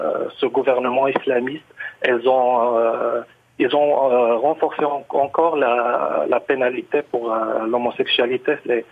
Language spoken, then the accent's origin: French; Morocco; Ben, j'étais au Maroc, je suis marocain et je vis avec mon copain.